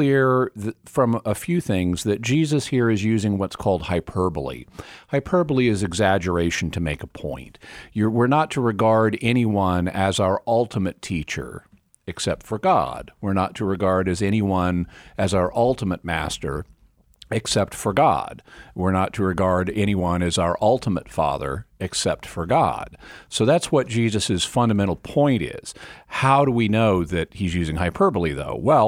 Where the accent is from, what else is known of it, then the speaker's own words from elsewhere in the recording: Arkansas, United States; Tomorrow takes me back to my home state of Arkansas. There is a park, a state park, just outside of my hometown called Devil's Den.